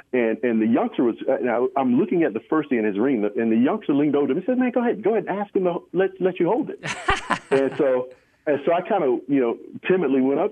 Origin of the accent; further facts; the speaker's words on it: Aliceville, Alabama, United States; So, as you know, I grew up in Aliceville, Alabama, there in Pickens County.